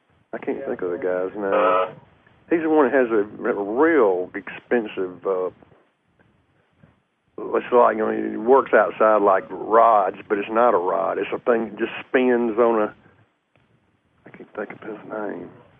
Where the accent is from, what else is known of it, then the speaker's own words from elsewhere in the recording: Alabama, United States; accent: Alabama; now in Griffin, United States; I'm calling from Griffin, Georgia.